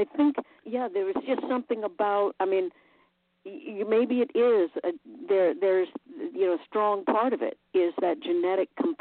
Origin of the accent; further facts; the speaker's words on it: Chapel Hill, North Carolina, United States; we were raised up in Chapel Hill, North Carolina, and there was a lot of great music that was coming through that town. It's a university town